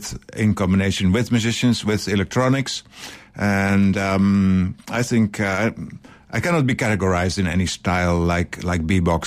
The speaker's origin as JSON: {"language": "English", "country": "Netherlands", "said": "I'm from Holland."}